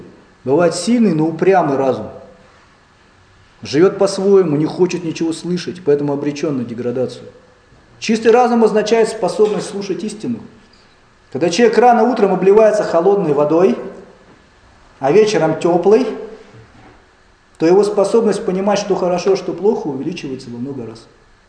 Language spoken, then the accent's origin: Russian; Siberia, Russia; Хотя вроде я сибиряк.